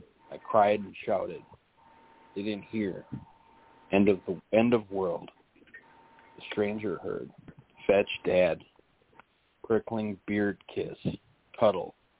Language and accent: English; United States; I'm an American and Jewish too